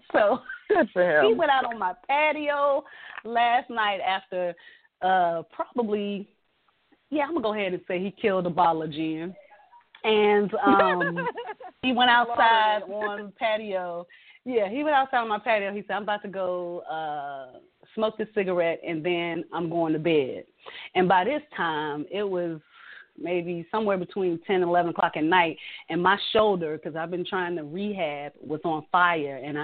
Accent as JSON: {"language": "English", "region": "Texas", "country": "United States", "tie": "born or raised there", "said": "I grew up in Texas, which UT, Texas football, you know, is big like it is in Ohio."}